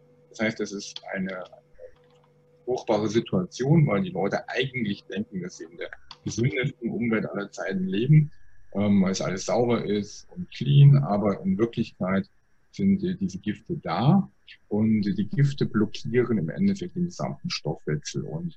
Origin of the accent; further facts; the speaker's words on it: Munich, Bavaria, Germany; ich komme aus München